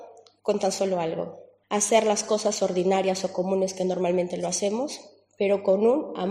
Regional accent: Peru; now in Palencia, Spain; Yo soy peruana, tengo 2 años aquí, recién aquí en España, en Palencia.

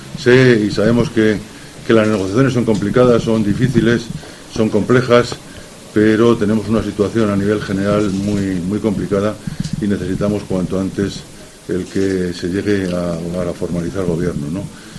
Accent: Castile and León, Spain; nos preocupa como castellanos leoneses

